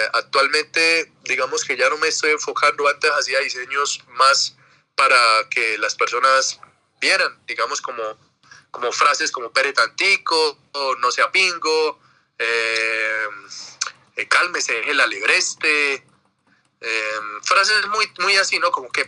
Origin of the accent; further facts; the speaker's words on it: Santander, Colombia; accent: Santandereano; hablar desde nuestro acento santandereano